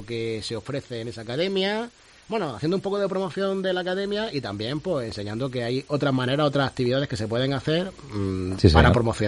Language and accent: Spanish; Spain; Que yo soy muy español